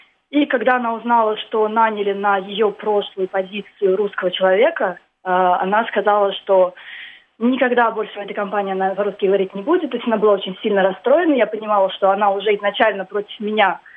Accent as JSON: {"language": "Russian", "country": "Russia", "said": "Да, я из России."}